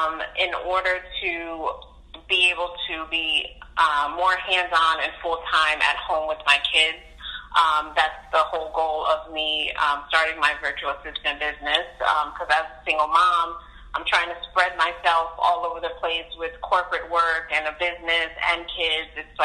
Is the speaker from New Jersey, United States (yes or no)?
yes; New Jersey, United States; now in North Carolina, United States; I was born and raised in New Jersey. Just moved to North Carolina with my four kids.